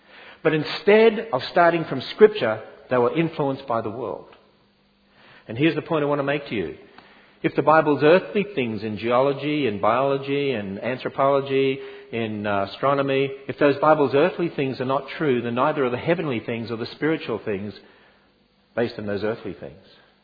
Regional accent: Australia; I'm an Australian. Australians are pretty blunt.

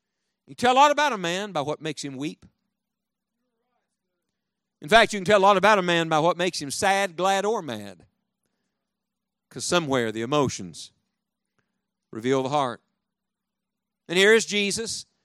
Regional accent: Beckley, West Virginia, United States; See, I was raised on North Sand Branch in Beckley, West Virginia.

